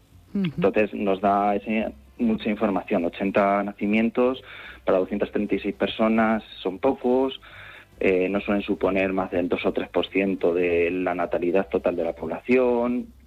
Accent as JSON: {"language": "Spanish", "town": "Quintanar", "country": "Spain", "tie": "born or raised there", "said": "Soy de Quintanar, soy natural"}